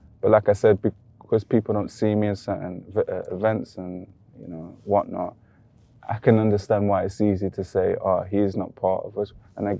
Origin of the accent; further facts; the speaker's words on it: Birmingham, West Midlands, United Kingdom; I grew up in Quinton, which is quite a, you know, troubled place in Birmingham.